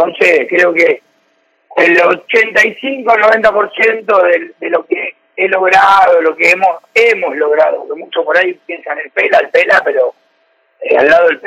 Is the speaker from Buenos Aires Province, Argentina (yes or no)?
yes; Avellaneda, Buenos Aires Province, Argentina; Y yo soy de zona sur, de Avellaneda, de Sarandí.